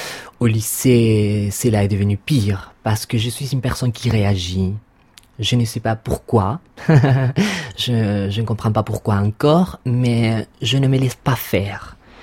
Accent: Santiago, Santiago Metropolitan, Chile; Bon, je viens du Chili, de la capitale Santiago. J'ai grandi à Santiago du Chili.

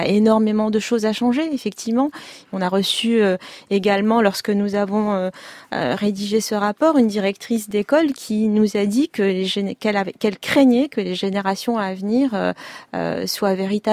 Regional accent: Tunisia; Moi, je viens de Tunisie.

